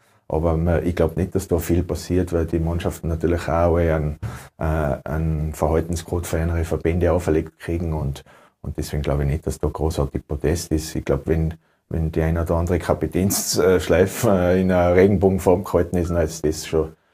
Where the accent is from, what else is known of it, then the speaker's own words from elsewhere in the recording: Tyrol, Austria; Ich bin in Tirol zu Hause. Tirol ist mein Heimatland, ich liebe das Land über alles